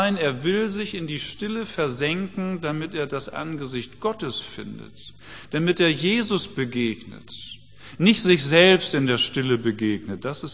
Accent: Germany; Meine Frage an uns als Deutsche, müssen wir Glauben so ernst und unfröhlich leben?

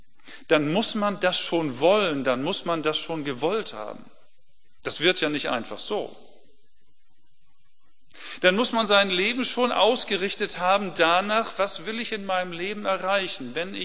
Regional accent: Northern Germany, Germany; das würde ich als Norddeutscher gar nicht hinkriegen

